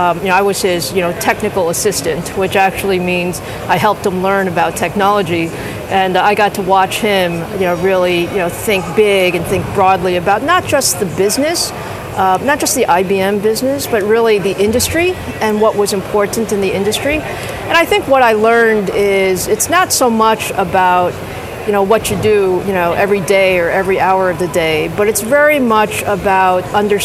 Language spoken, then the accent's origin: English; Queens, New York, United States; I grew up in Queens. I went to Bronx Science in the city. So yeah, New York is still home for me.